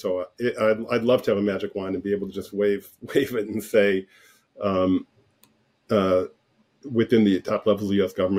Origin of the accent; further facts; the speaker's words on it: Michigan, United States; So I grew up in Michigan, and I learned